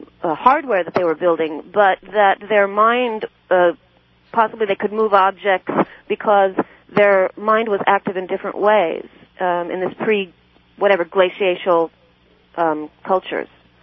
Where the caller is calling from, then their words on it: Los Angeles, California, United States; I'm calling from Los Angeles.